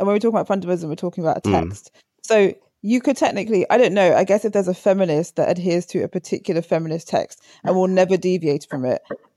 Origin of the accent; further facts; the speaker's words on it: Jamaica; I'm a Jamaican, I believe in Obia. I believe in spirits.